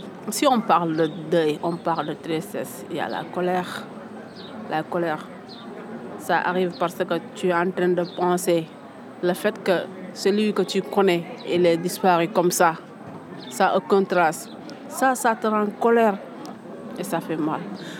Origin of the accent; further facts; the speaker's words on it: Senegal; first language Pulaar; French is a second language; Tu sais, ici, notre langue nationale, c'est Wolof. Mais ma langue maternelle, c'est Polar.